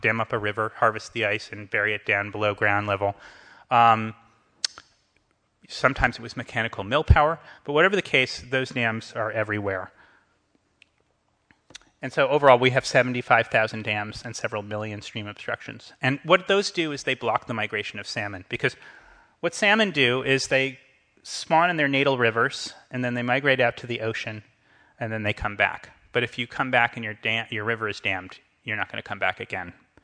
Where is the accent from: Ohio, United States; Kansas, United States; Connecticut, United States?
Connecticut, United States; So this is my home state of Connecticut.